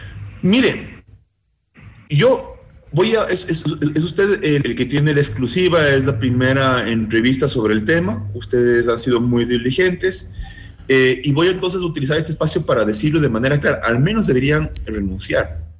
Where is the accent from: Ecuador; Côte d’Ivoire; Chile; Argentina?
Ecuador; yo como ciudadano ecuatoriano que soy, que lucho contra la corrupción